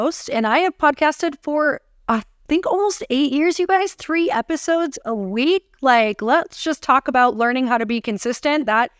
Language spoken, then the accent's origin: English; Marquette, Michigan, United States; now in Newport Beach, United States; I'm from Marquette, Michigan, which is a small town in Upper Michigan.